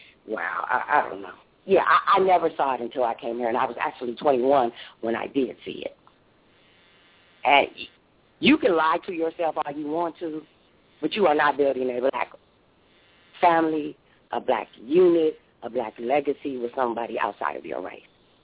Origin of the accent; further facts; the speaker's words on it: Compton, California, United States; I was born and raised in Compton, and I never saw an interracial couple until my father moved out to, I guess you guys would call it the country, but he moved out to Riverside.